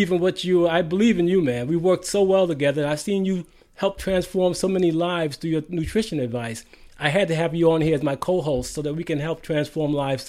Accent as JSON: {"language": "English", "town": "Brooklyn", "region": "New York", "country": "United States", "tie": "born or raised there", "said": "I'm the seventh of nine children, born and raised in Brooklyn, New York."}